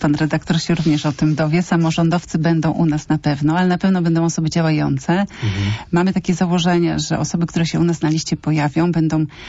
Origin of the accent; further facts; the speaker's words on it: Poznań, Greater Poland Voivodeship, Poland; tutaj myślę, że wszyscy jesteśmy z Poznania. Poznaniakami